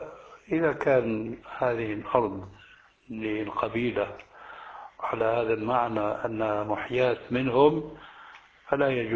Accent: Syria; فهذا كما وقع عندنا في سوريا وربما في بلاد أخرى

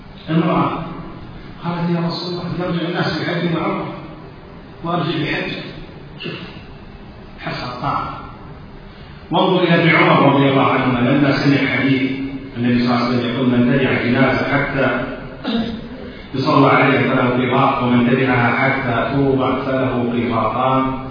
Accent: Kuwait; accent: Kuwaiti; مثل ما نقول احنا في لهجتنا الكويتيه

